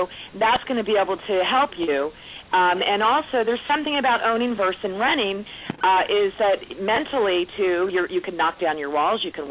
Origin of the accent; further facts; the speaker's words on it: United States; also born or lived in France; Well, I'm a French citizen and U.S. citizen, but of course I don't sound like it because we came to the U.S. when I was two.